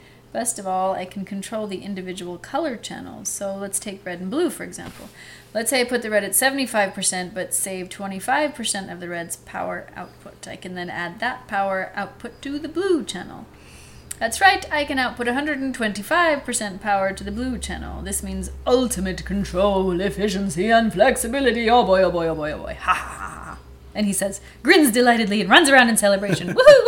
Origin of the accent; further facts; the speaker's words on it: California, United States; Probably because I'm from California.